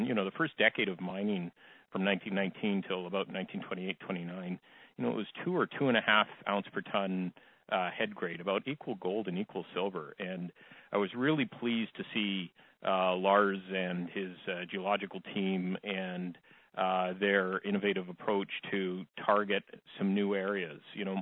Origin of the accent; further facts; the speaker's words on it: Stewart, British Columbia, Canada; You know, I'm from Stewart.